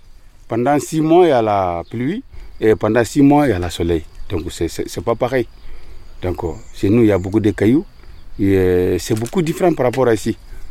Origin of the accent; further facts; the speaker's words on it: Guinea; Au pays, en Afrique, parce que moi je suis guinéen.